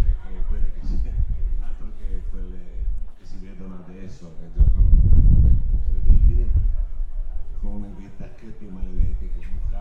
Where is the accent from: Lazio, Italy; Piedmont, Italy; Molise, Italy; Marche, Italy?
Piedmont, Italy; Chiomonte; E penso al campo del mio paese, di Chiomonte